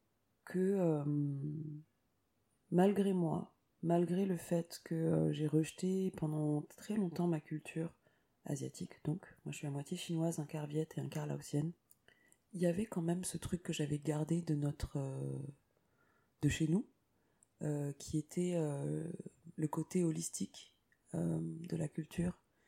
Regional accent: Ivry-sur-Seine, Île-de-France, France; also born or lived in Villejuif / Saint-Ouen / Bagnolet; j'ai grandi, je suis née à Ivry-sur-Seine. J'ai vécu un tout petit peu les premiers mois de ma vie à Villejuif. Ensuite, on a bougé à Saint-Ouen, puis à Bagnolet, puis à Vitry-sur-Seine. Donc voilà, je suis une vraie, vraie, vraie banlieusarde de 9-4.

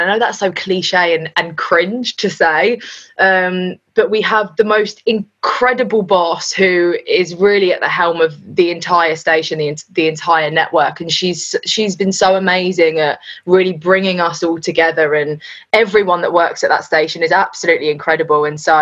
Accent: Southgate, London, United Kingdom; So yeah, North London, I grew up in Southgate, Enfield, Winchmore Hill.

